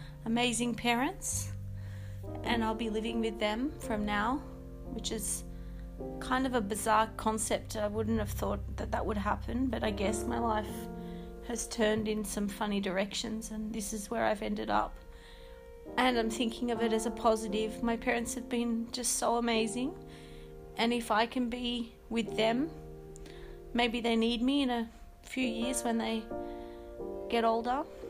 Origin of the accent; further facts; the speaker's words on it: Australia; also born or lived in Japan; I'm going to go through my own kind of reverse culture shock, moving back to Australia as an Australian